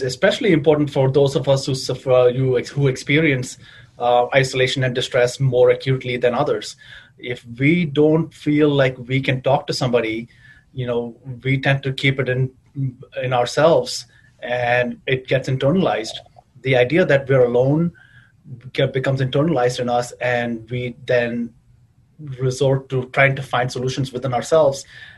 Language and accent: English; Chicago, Illinois, United States; the queer community that I grew up with in Chicago